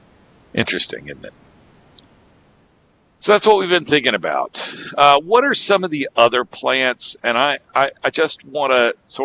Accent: Mobile, Alabama, United States; by the time I was born and the time I was growing up in Mobile

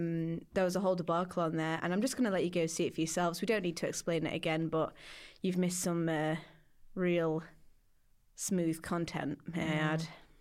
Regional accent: Doncaster, Yorkshire and the Humber, United Kingdom; Yeah, well, you got my lovely accent.

